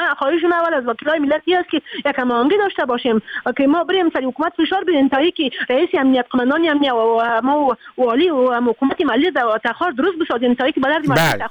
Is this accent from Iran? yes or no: no; Afghanistan; متاسفانه در ولایت ما والیان از بیرون روان میکنن و من نمیفهم قدر جالی اومده در تخار که چرا ما کسایی نداریم که اون اوج والی باشن.